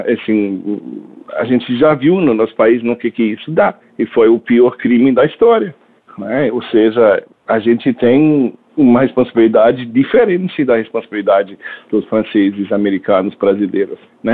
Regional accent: Germany; Portuguese is a second language; sobretudo como alemão, eu não posso responder essa pergunta

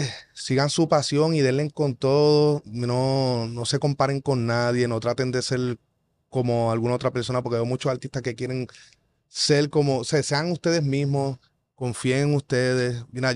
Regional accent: Puerto Rico; siento que que Puerto Rico tenemos esa diferencia a otros muchos lugares.

